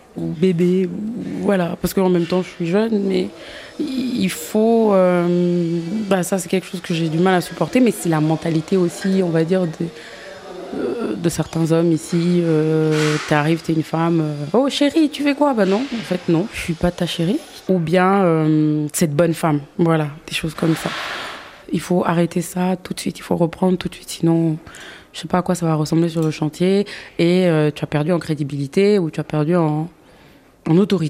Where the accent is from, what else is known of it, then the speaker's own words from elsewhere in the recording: Libreville, Estuaire, Gabon; also born or lived in Franceville / Montreal; Je suis née ici, au Gabon, plus précisément à Franceville. J'ai grandi ici, à Libreville.